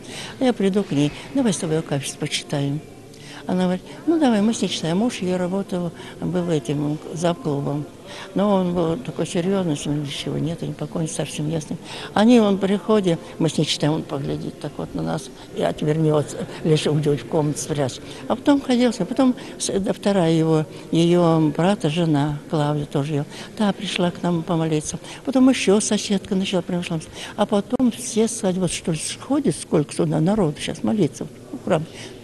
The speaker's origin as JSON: {"language": "Russian", "town": "Sarzaevka", "country": "Russia", "lives_now": "Voronezh, Russia", "said": "Мы приехали сюда, мы в Воронеже живем, но я родом из Сарзаевки сама."}